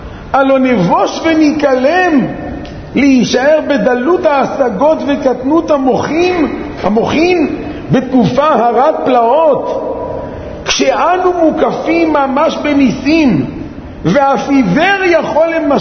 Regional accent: Netanya, Central District, Israel; נתכנסו בני העיר נתניה, שם גדלתי

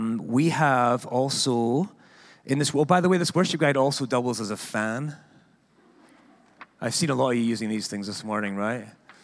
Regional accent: Scotland, United Kingdom; also born or lived in Olympia, Washington; I'm from Scotland

